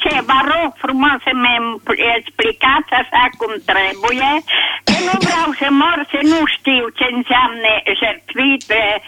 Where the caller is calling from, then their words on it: Păienele, Maramureș County, Romania; Sunt din Păienele de sub munte, Maramureș … Am 76 de ani.